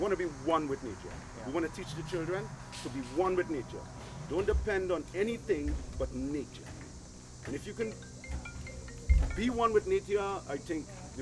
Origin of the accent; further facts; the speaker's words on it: Trinidad & Tobago; I made a lot of money because I come from Trinidad.